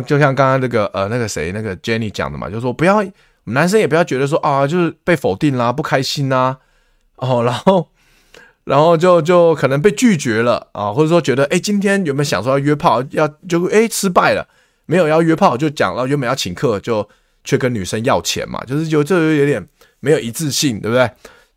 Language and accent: Chinese; Taiwan; 所以，那尤其是我们台湾人又很喜欢，又很怕冲突嘛，很怕破坏关系。